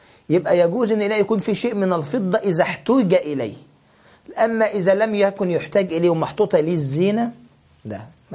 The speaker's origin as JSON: {"language": "Arabic", "country": "Egypt", "said": "قراريط يعني احنا عندنا في مصر بنقول الإيراط"}